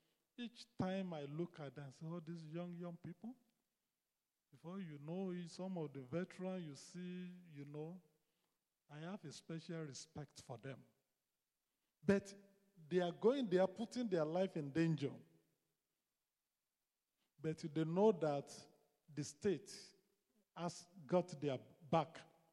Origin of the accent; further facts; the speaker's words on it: Nigeria; You know, as a Nigerian, when we were growing up, we have been living together with the Fulani X-Men.